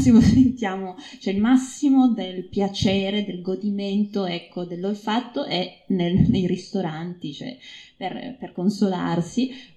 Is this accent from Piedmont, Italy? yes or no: yes; Turin, Piedmont, Italy; accent: Turin; io sono nata a Torino, cresciuta a Torino, ma non sono una torinese, forse lo vedrete anche, cioè, i miei tratti non sono per niente torinesi, l'accento purtroppo sì, l'accento è proprio torinese